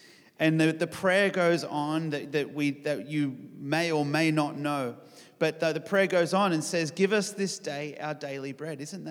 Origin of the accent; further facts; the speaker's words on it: St. George, Utah, United States; I'm the oldest of three boys. So I have two younger brothers, and we grew up here just in the St. George area.